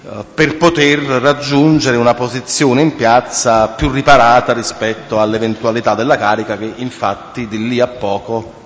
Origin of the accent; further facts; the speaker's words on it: Naples, Campania, Italy; anche perché appunto sono napoletano, quindi era un corteo che si faceva nella mia città